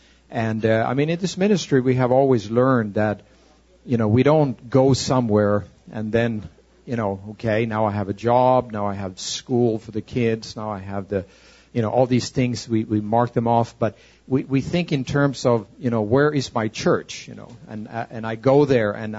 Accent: Stockholm, Stockholm County, Sweden; English is a second language; from Stockholm, Sweden.

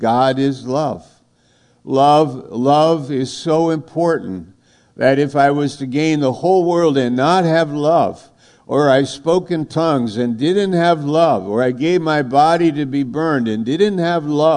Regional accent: New York, United States; I said, I'm from New York. I'm a storyteller.

